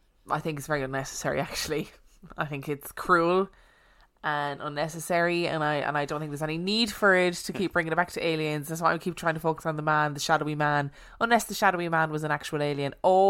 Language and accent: English; Alabama, United States; I'm originally from Alabama.